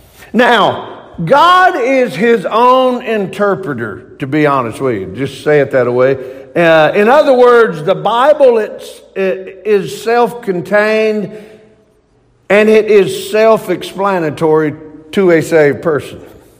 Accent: Mississippi, United States; I grew up in Mississippi. And not everybody's blessed. But nonetheless, I grew up in the South.

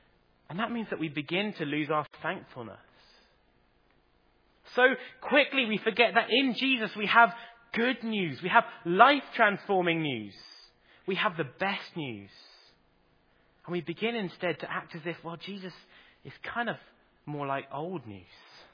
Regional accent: England, United Kingdom; now in Ireland; I know part of that is maybe because I'm English

